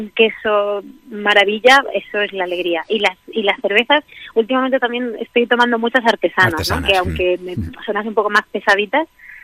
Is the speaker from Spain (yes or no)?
yes; Albacete, Castilla-La Mancha, Spain; Pero bueno, de mi tierra, sí que de mis platos favoritos, allí son bastante copiosos